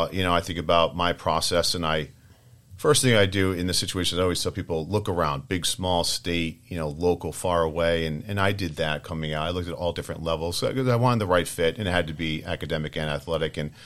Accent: Rhode Island, United States; I'm going to live in Boston. I'm from Rhode Island. It's a new market.

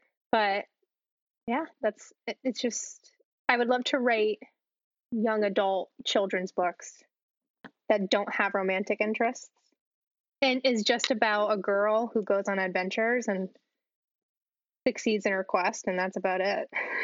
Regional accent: Connecticut, United States; like me and my classmates just like shouting like, oh my gosh, like we're from Connecticut.

